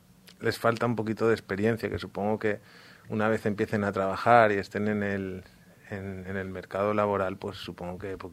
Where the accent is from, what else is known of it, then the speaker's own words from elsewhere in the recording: Valencia, Valencian Community, Spain; que somos todos de Valencia.